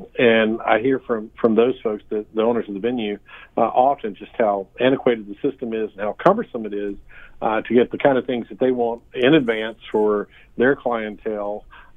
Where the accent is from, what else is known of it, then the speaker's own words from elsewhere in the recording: North Carolina, United States; I'm from Lincoln County originally. My wife is from Virginia.